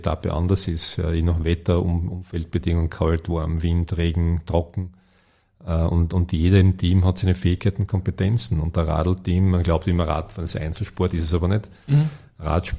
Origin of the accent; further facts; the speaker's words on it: Ferlach, Carinthia, Austria; eigentlich bin ich Skirennen gefahren als Kind in Kärnten.